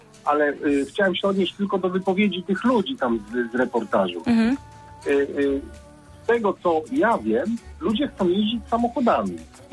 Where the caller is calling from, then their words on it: Bydgoszcz, Kuyavian-Pomeranian Voivodeship, Poland; Jak już wspomniałem, jestem z Bydgoszczy, więc sytuacji drogowej tak do końca w Toruniu nie znam